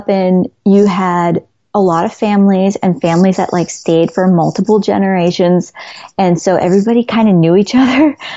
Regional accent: New York City, New York, United States; I grew up in Queens, like the book.

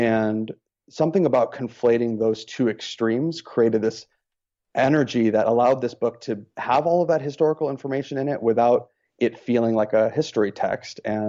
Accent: Lancaster, California, United States; So it's all about this fictionalized version of my hometown, which is Lancaster, California, which is in the Mojave Desert, on the western edge of the Mojave Desert in California.

